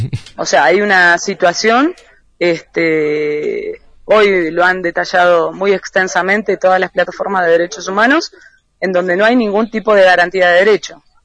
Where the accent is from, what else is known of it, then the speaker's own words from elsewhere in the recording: Argentina; nosotros somos ciudadanos argentinos